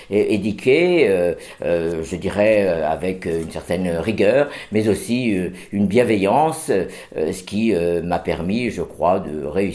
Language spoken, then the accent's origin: French; Auxerre, Bourgogne-Franche-Comté, France; je suis né à Auxerre, j'ai quitté la ville pour poursuivre mes études à Paris, et puis je suis revenu car je me suis marié, et j'y ai eu mes enfants, et toute ma carrière s'est déroulée à Auxerre.